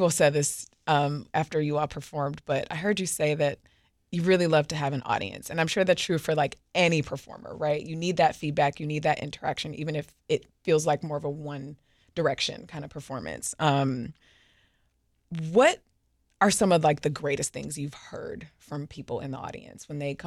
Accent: Detroit, Michigan, United States; Camp Baber, which is in Michigan. I'm from Detroit.

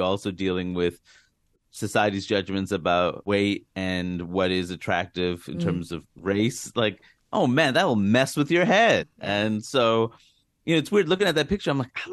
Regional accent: South India, India; I'm South Indian. We speak Telugu in our part of Southern India. And, you know, I don't speak it fluently. I understand enough, but not enough to really have a complicated conversation

